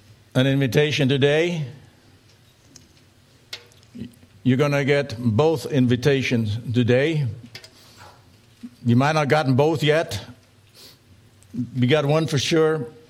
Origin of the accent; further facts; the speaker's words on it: Germany; Most of you know that I was born and raised in Germany.